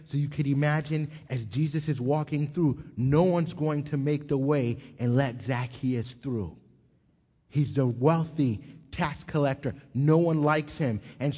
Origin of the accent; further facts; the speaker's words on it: New York, United States; So I run in with sweats and a t-shirt, Timberland boots. I'm from New York. It just, that's how it is in New York.